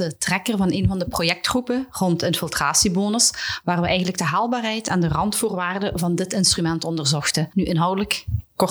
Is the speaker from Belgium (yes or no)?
yes; Flanders, Belgium; En dat doen wij als Vlamingen te weinig.